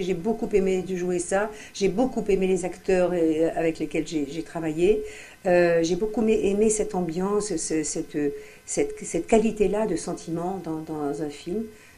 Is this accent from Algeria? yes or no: yes; Algeria; born there; Je suis née en Algérie